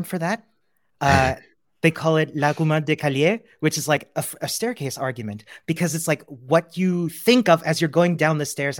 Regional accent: Chile; now in Vienna, Austria; Hi everyone … I'm originally from Chile, but I'm living in Vienna in Austria.

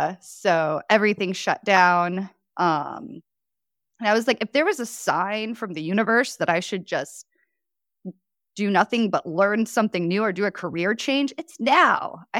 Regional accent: Chicago, Illinois, United States; accent: Chicago; also born or lived in Poland; I was born in Poland, and I grew up in Chicago. Normally, I don't have a Polish accent, but I do have a Chicago accent when I say Chicago, Hatag, or Costco.

